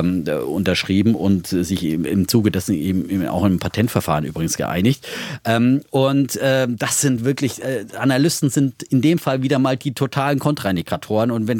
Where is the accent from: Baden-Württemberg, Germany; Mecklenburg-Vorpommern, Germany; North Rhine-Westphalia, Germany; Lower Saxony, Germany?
Baden-Württemberg, Germany; an der Grenze zu meiner Heimat, ja, nahe an meiner fränkischen Heimat, ja, aus dem hoheloischen Frankenland, das zu Baden-Württemberg gehört.